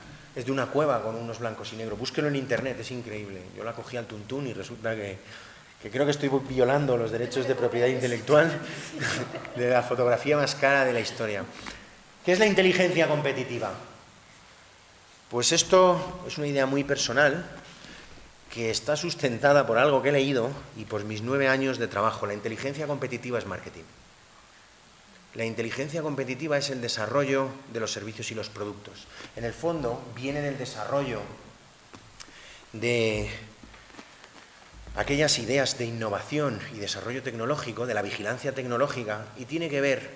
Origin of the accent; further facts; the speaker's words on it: Spain; Una vez más, yo soy muy pesado, soy español.